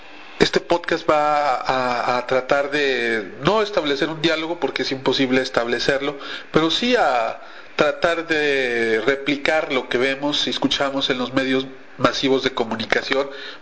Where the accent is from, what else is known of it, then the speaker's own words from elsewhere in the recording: Mexico; Ahorita si yo como mexicano dijera